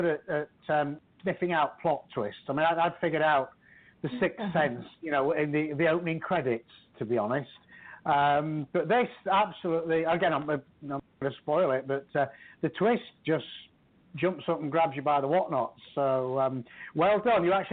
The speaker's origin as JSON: {"language": "English", "town": "Doncaster", "region": "Yorkshire and the Humber", "country": "United Kingdom", "tie": "born or raised there", "said": "my family are actually originally from Sheffield. My grandparents are from there. So, and I grew up in Doncaster, which is literally hop, skip. We used to be able to bike to Sheffield from there."}